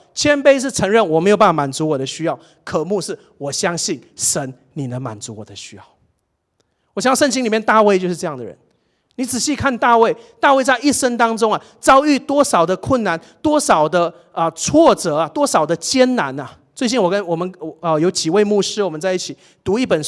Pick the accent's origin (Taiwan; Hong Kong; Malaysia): Malaysia; 我从小在马来西亚，我的教会就教我这三件事情